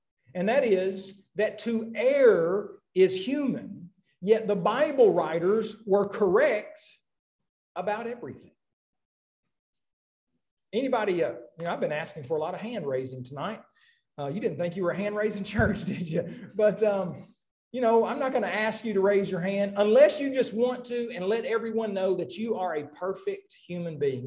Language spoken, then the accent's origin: English; Muskogee, Oklahoma, United States; Because where I grew up in Muskogee, Oklahoma